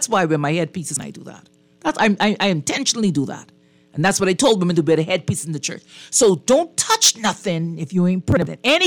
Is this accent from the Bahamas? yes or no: yes; Fox Hill, New Providence, Bahamas; I'm a big fat black woman from Foxhill. And I can tell you who I am from the Yoruba tribe.